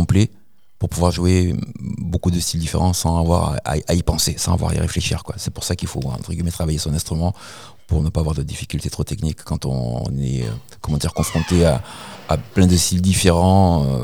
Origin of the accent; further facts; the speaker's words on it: Bordeaux, Nouvelle-Aquitaine, France; born there; Je suis né à Bordeaux, mais d'origine, à l'époque ça s'appelait Zaïre, de la République démocratique du Congo.